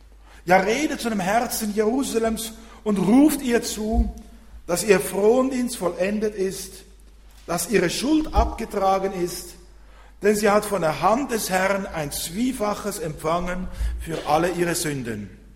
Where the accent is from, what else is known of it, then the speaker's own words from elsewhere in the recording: Switzerland; ich habe immer meinen Slang mit dabei. Ich komme aus der Schweiz, kann das nicht verleugnen. So bin ich in Deutschland unterwegs